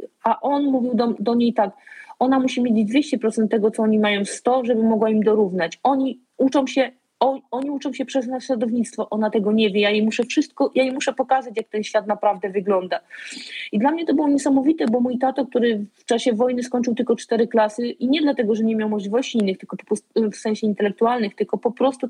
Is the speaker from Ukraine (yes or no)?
no; Subcarpathian Voivodeship, Poland; pochodzę z małej miejscowości koło Przemyśla.